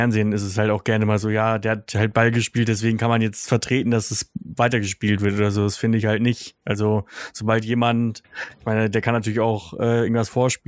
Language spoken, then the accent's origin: German; Northern Germany, Germany; Schon im Bayern-Strampler aufgewachsen, auch als Norddeutscher.